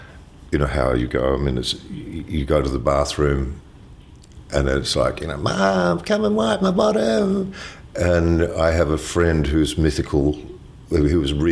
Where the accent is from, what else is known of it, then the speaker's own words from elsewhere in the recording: Wellington, New Zealand; born there; I was born in Wellington, New Zealand on 16th of October 1950.